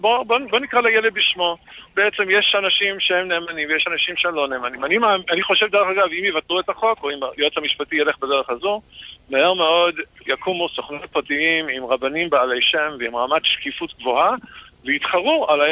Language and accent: Hebrew; United States; moved away; אני דרך אגב, יליד ארצות הברית, גדלתי במקום שכשרות נמצא בתחרות אישית.